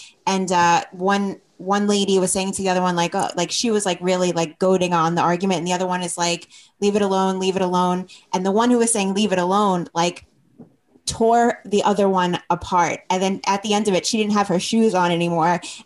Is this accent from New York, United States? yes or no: yes; Brooklyn, New York, United States; I know exactly this guy. I grew up in Brooklyn. I know this guy.